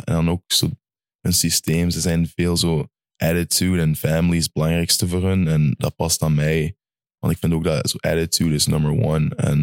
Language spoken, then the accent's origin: Dutch; Belgium; now in New Jersey, United States; ik ben ook van België naar gekomen